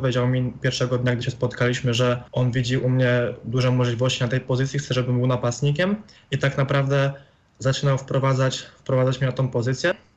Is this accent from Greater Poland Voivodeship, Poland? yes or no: yes; Poznań, Greater Poland Voivodeship, Poland; jestem poznaniakiem i cieszę się, że tak się stało.